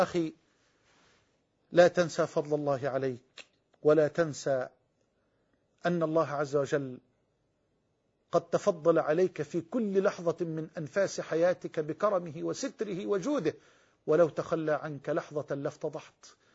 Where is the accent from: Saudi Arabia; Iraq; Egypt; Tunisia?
Egypt; زي ما بيقولوا عندنا في مصر، أكلة واحدة ولا شربة مية